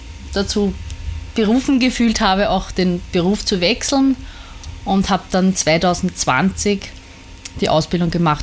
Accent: Guntramsdorf, Lower Austria, Austria; Ich komme aus Guntramsdorf.

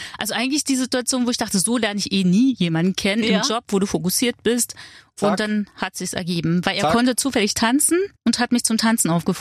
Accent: Cottbus, Brandenburg, Germany; Ich bin ja in Cottbus geboren, aufgewachsen und dadurch habe ich ja viel Zeit in Berlin verbracht.

